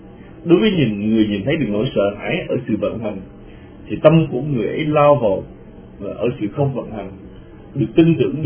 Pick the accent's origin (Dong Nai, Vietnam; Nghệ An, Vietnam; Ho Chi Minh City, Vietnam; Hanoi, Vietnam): Dong Nai, Vietnam; Long Thanh; Như là hồi nhỏ mà chúng tôi ở Long Thành đó, ở Long Thành đi vào rừng rừng đó